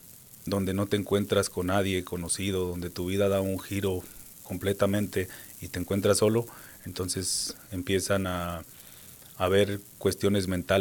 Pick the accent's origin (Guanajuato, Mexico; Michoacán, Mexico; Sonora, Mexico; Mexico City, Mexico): Guanajuato, Mexico; Yo soy de México, de Guanajuato. Llegué aquí en el año 2019.